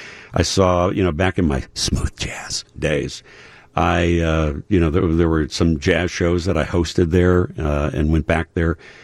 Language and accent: English; Chicago, Illinois, United States; You know, I grew up in the South Shore neighborhood. When I was a kid in that neighborhood, the Regal at that time was called the Avalon Theater.